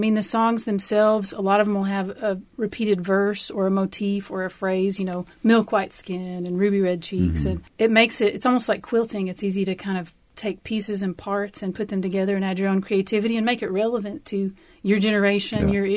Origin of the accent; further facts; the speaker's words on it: Appalachia, United States; Well, I think that's something that you don't fully realize until you start to travel and work outside the region.